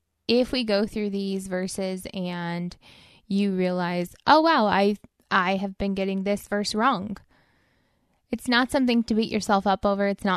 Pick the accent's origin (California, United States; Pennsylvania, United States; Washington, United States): California, United States; Hey, I grew up in Inland Empire. You watch what you say about Inland Empire.